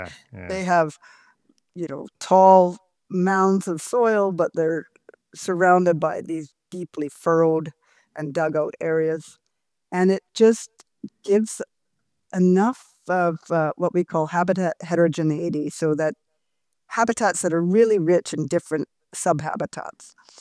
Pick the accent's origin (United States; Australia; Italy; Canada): Canada; British Columbia; And growing up in Southeast BC in the Kootenays, in the Creston Valley, often in the spring, farmers will dig these canals in the middle of their fields